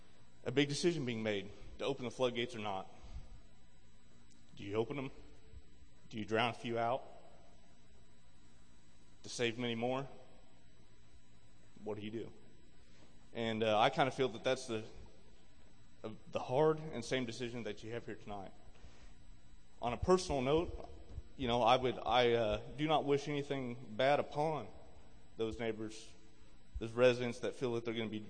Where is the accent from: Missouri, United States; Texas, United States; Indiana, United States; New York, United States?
Missouri, United States; Kimberling City; Growing up in Kimberling City, I remember having a 2.5 hour drive from Kimberling City to Branson to go to work as a 16-year-old teenager.